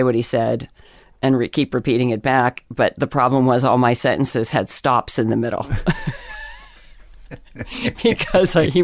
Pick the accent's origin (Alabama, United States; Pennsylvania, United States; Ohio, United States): Pennsylvania, United States; accent: mid-Atlantic; It's because when you're from Pennsylvania, you're right up West Virginia, you know, you've got, you're like a little Mason-Dixon.